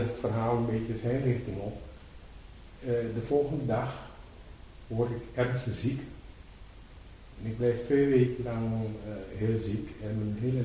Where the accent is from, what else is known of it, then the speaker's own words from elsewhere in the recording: India; Dutch is a second language; Ik kom uit India en uiteindelijk voel ik me heel goed.